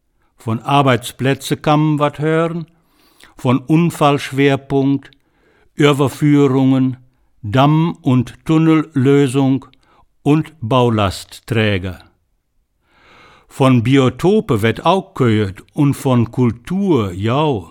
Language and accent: German; Clarholz, North Rhine-Westphalia, Germany; Min Durb Klolde, Klarholz, Kreis Gütersloh, ist meine Heimat. Ich sind doch geboren, ich lebe